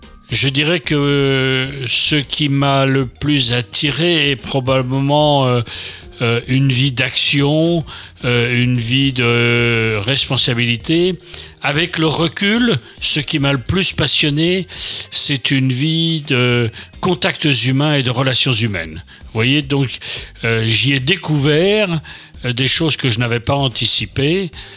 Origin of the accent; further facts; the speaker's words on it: Paris, Île-de-France, France; born there; Je suis né à Paris.